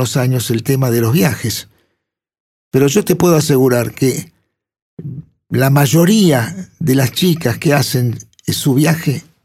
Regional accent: Buenos Aires, Argentina; born there; Capital, Flores Sud.

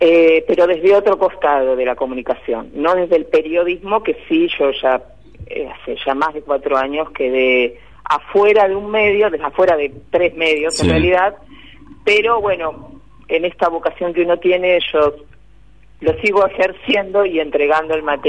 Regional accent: Pinamar, Buenos Aires Province, Argentina; now in Buenos Aires, Argentina; Yo soy de Pinamar, estaba trabajando en medios de Pinamar, y acá en Buenos Aires estaba trabajando en AGPEVA.

